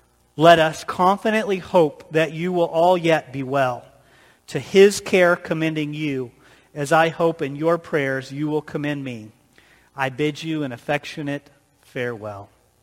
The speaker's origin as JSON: {"language": "English", "region": "Illinois", "country": "United States", "said": "I'm from Illinois, which is called the Land of Lincoln, and I love history."}